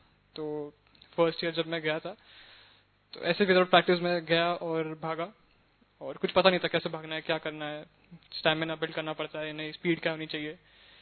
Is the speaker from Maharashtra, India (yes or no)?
yes; Pune, Maharashtra, India; और मैं पुणे से हूँ